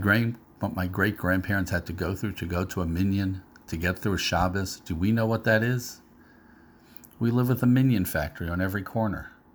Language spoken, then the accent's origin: English; Baltimore, Maryland, United States; When I grew up in Baltimore in the early 70s, there was a family who lived 45 miles away from the city.